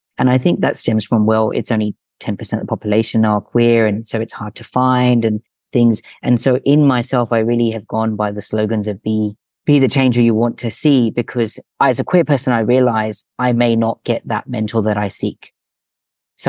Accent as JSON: {"language": "English", "country": "India", "also_born_or_lived": "United Kingdom", "lives_now": "Australia", "said": "And then I came to Australia and I still hadn't really made peace with being an Indian person."}